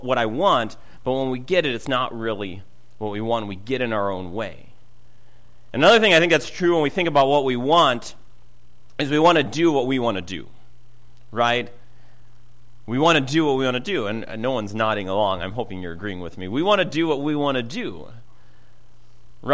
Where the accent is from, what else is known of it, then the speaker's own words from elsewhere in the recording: Minnesota, United States; I drove to school, you know, multiple times from my hometown in western Minnesota over to eastern Minnesota